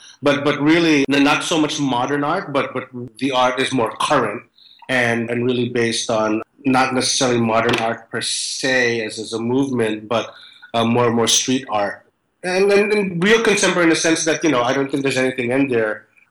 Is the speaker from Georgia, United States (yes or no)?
no; New York, United States; when I was growing up in the Lower East Side, this area was either called the Bowery or Chinatown or Little Italy.